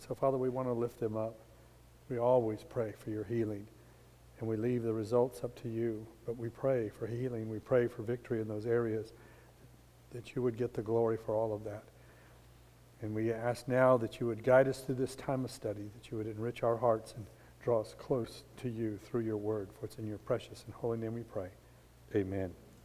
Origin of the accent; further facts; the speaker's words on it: New Mexico, United States; I grew up in New Mexico, that's not true anymore.